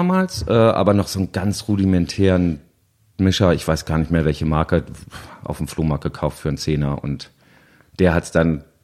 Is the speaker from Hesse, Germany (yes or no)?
no; Gehrden, Lower Saxony, Germany; also born or lived in Plön / Lübeck; now in Kiel, Germany; ich bin in einer Kleinstadt in der Nähe von Hannover geboren, in Gehrden, habe da 19 Jahre gelebt. Dann hat es mich nach Plön verschlagen zum Zivildienst. Dann habe ich mal kurz in Lübeck gewohnt, 6 Jahre. Und jetzt wohne ich seit 2000 in Kiel.